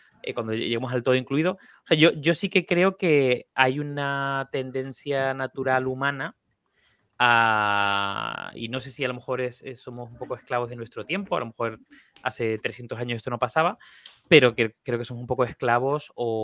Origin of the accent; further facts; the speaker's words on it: Canary Islands, Spain; estar, siendo canario, efectivamente. Y nunca en Canarias, evidentemente.